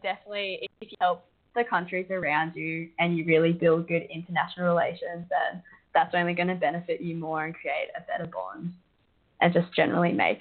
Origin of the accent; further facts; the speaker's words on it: Australia; I'm from Australia.